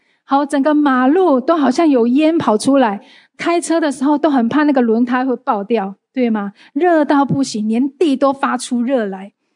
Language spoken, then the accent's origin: Chinese; Singapore; 而且是土生土长的新加坡人